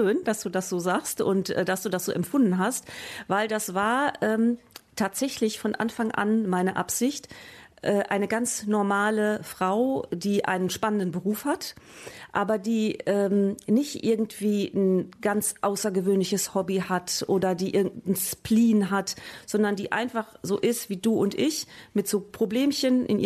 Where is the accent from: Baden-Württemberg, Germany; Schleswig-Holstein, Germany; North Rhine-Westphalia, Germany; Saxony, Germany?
North Rhine-Westphalia, Germany; Münster; mit dem Umzug zurück nach Münster in meine Heimatstadt